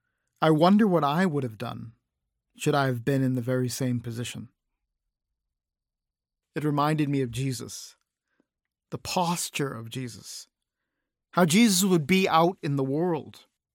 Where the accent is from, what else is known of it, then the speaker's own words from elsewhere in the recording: Massachusetts, United States; now in Connecticut, United States; I was born and bred in Massachusetts, and now live in Connecticut.